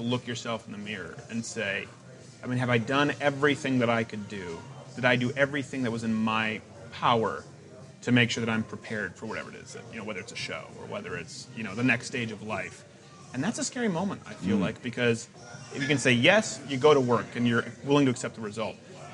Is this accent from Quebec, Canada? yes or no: yes; Quebec, Canada; I grew up in a socialist province where they thought I was basically learning disabled because I had to go to French schools and it wasn't my first language and it was the language laws.